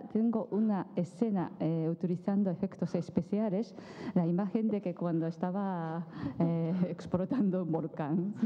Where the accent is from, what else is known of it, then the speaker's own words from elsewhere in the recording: Tokyo, Japan; Spanish is a second language; Pero yo soy de Tokio, entonces les explico las frases en, digamos, en japonés de Tokio, digamos japonés general.